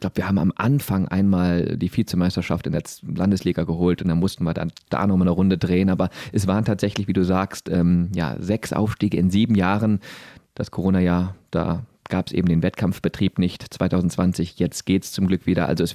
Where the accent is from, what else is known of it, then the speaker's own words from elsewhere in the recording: Remscheid, North Rhine-Westphalia, Germany; Ich bin ja Remscheider, in Remscheid geboren, wohne in Remscheid, seit 1996 Mitglied im Remscheider TV.